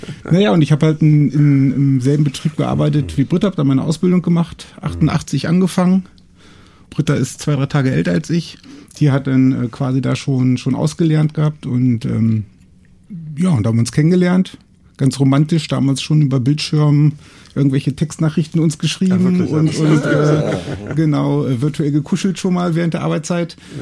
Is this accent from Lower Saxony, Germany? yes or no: yes; Lower Saxony, Germany; wir kommen ursprünglich aus Nähe von Braunschweig. Da ist alles sehr flach und sehr langweilig.